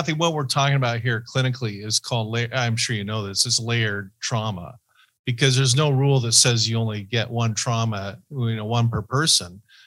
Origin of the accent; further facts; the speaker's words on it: Ohio, United States; born there; I was born in Ohio, by the way.